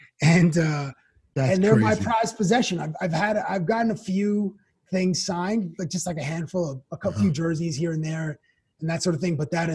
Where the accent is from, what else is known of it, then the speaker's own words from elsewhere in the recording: Canada; we grew up in Canada, so we're never going to be in the majority of anything